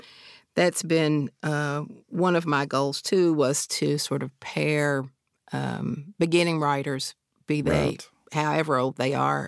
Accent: Appalachia, United States; Like you said, we both identify as Appalachian.

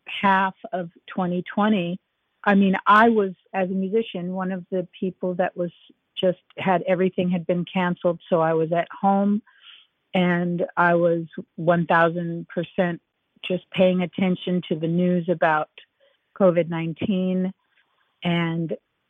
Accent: United States; accent: American; a man overheard me speaking with somebody in my American accent

